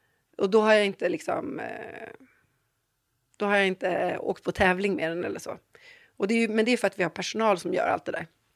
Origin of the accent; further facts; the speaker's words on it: Stockholm, Stockholm County, Sweden; jag är uppväxt i Stockholm men har alltid varit så här, i en familj som är nära naturen, mycket djur. Vi hade, även fast vi bodde i Stockholm, så hade vi höns och kaniner och getter och får och hästar.